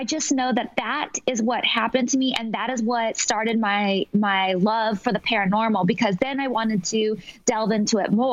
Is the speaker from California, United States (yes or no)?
yes; California, United States; So I didn't grow up in L.A. I grew up in Northern California.